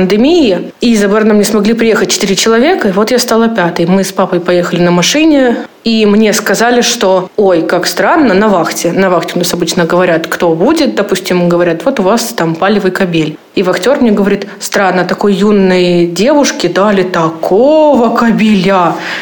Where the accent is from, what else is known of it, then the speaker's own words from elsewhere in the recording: Rostov Oblast, Russia; now in Moscow, Russia; Родилась я в Ростовской области, потом училась в Новочеркасске в школе-интернате, затем училась в высшем учебном заведении города Ставрополя, и вот сейчас обучаюсь в Москве.